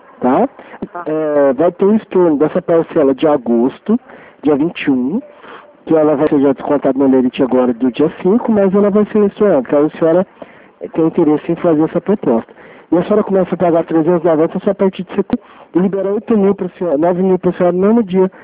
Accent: Franca, São Paulo, Brazil; Eu sou daqui de Franca, tá?

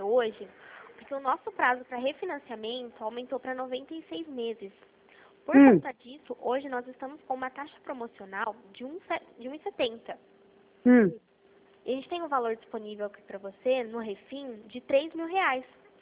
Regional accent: Americana, São Paulo, Brazil; Eu sou de Americana

